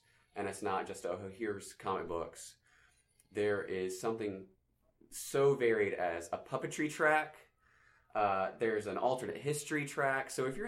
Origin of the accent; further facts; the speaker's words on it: Atlanta, Georgia, United States; Well, now it's a familiarity and it's proximity because I'm from Atlanta.